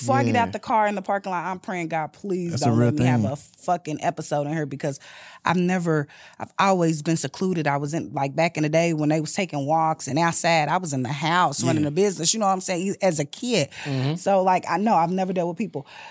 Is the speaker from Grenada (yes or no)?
no; Louisville, Kentucky, United States; As a child, back in the day, 12, 13, 14 years old, I grew up on Madison on 24th.